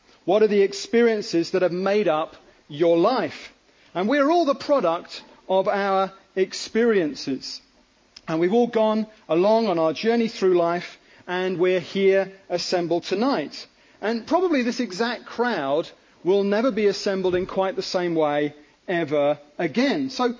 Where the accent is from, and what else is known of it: Wimbledon, London, United Kingdom